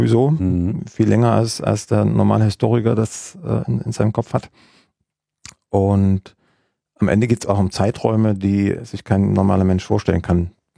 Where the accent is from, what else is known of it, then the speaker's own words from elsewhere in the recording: Freiberg, Saxony, Germany; Ich komme aus dem Erzgebirge. Ich komme aus dem Erzgebirge, aus Freiberg. Das ist die Stadt mit der ältesten geowissenschaftlichen Universität der Welt.